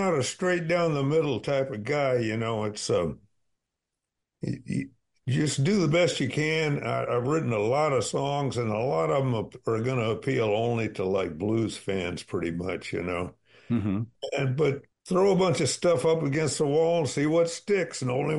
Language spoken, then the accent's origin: English; Tulsa, Oklahoma, United States; I'm from Tulsa, Oklahoma, and things are pretty separate there, were at the time, you know.